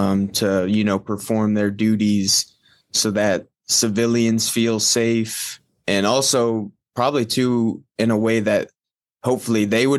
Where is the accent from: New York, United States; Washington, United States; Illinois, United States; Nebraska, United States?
Illinois, United States; Bloomington; also born or lived in Greeley, Colorado; I was born in Greeley, Colorado. I was raised in Bloomington, Normal, Illinois.